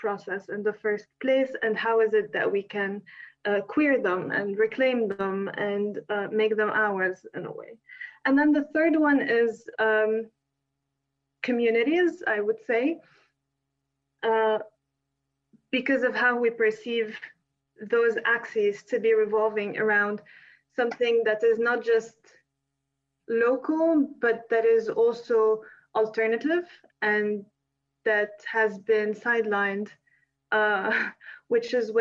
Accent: Lebanon; moved away as an adult; now in Paris, France; I'm from Lebanon. I've lived in Lebanon my whole life, except now I have now moved to Paris, where I've been based for the past 6 months.

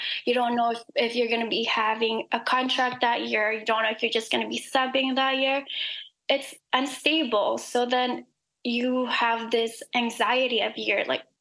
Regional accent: Philippines; I think that as Filipino, we're very collectivist culture, like mm-hmm. also like family oriented.

